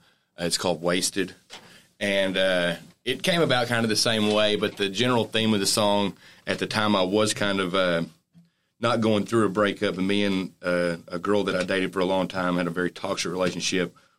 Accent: Clarksville, Texas, United States; also born or lived in Texarkana; I'm not really. So, I'm from Clarksville, Texas, but my dad has lived in Texarkana since I was a little kid.

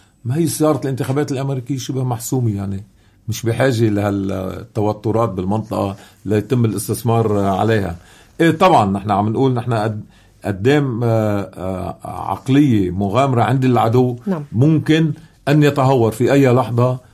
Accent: South Governorate, Lebanon; نحن أبناء المناطق الحدودية الجنوبية على الحدود، اللي خلقنا ومنعرف كيف كان يزرع الخوف فينا

